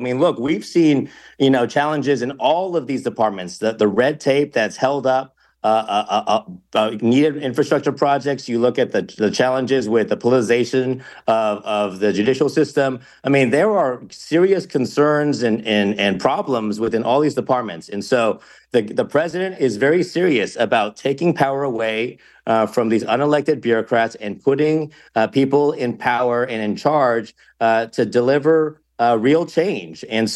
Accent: California, United States; Our state is in crisis as a Californian.

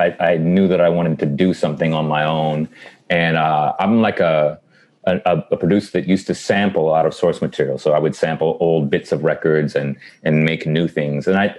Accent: Indiana, United States; so I grew up in Indiana. I was born and raised there

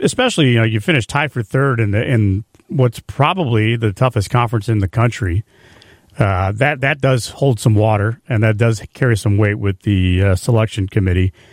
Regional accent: Glenview, Illinois, United States; The Glenview kid. I'm from Glenview as well.

